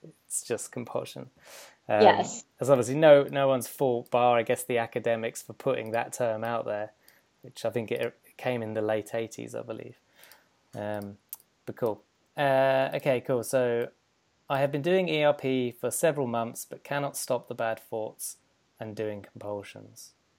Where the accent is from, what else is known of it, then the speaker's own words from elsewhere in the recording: England, United Kingdom; I don't play American football because I'm English, obviously.